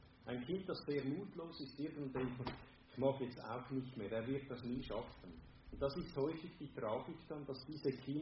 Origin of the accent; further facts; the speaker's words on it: Zurich, Switzerland; ich bin in Zürich aufgewachsen